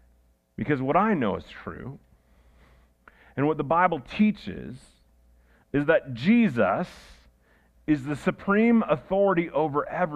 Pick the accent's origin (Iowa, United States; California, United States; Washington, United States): Iowa, United States; and trust me, I grew up in Iowa. I saw more political ads growing up than you know.